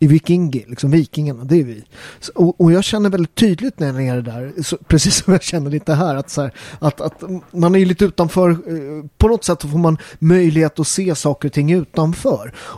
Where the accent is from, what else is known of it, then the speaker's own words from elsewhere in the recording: Sweden; Som jag som är tvåkulturell, jag är född och uppväxt i Sverige, också svensk medborgare, blev det när jag började tävla för landslaget 1989 svensk.